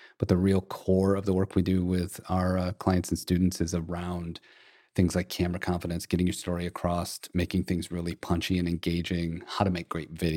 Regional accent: Flint, Michigan, United States; now in Fort Worth, United States; And I grew up in Flint, Michigan, but I live in Fort Worth now, and man, do they get the jerky right in Texas.

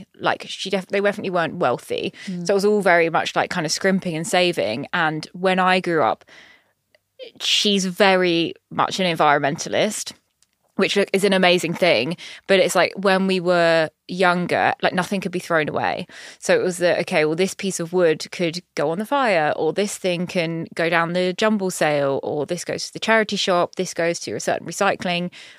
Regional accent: Brighton, South East England, United Kingdom; I mean, I grew up in Brighton

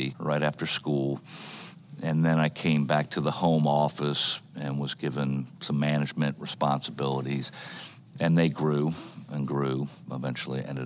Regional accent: Florida, United States; I grew up in a very loving family. My parents became Christians when I was about 7 or 8 years old. I grew up in southern Florida for the first

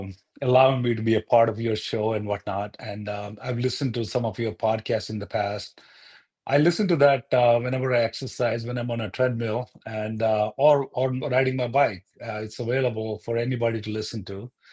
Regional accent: India; now in United States; Well, it's the completely different perspective where I grew up and where I am now.

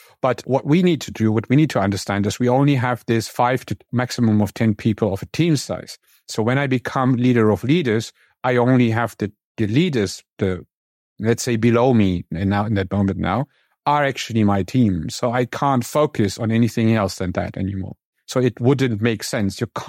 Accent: Germany; English is a second language; So I'm coming from Germany, and that's a very traditional country.

